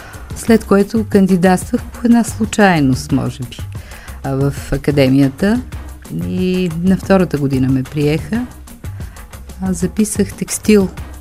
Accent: Rakevo, Vratsa Province, Bulgaria; also born or lived in Bankya; До първи клас включително растях на село, така да се каже, на гара. Баща ми беше железничар. Била съм на една гара Ракево, като много малка, след това на гара Банки, когато беше в Банки все още село.

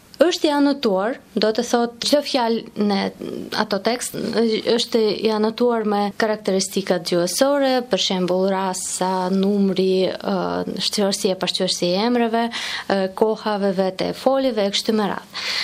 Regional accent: Saint Petersburg, Russia; Albanian is a second language; nga Sankt Petersburgun, nga Rusia.

